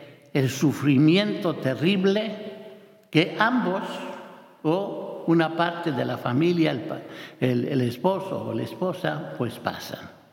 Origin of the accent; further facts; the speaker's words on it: Zamora, Michoacán, Mexico; allí en mi pueblo, en Zamora, Michoacán